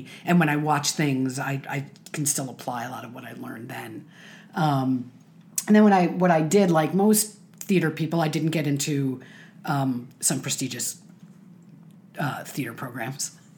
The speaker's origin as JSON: {"language": "English", "town": "Chicago", "region": "Illinois", "country": "United States", "tie": "born or raised there", "said": "I grew up in Chicago, and I thought, well, this will be fun."}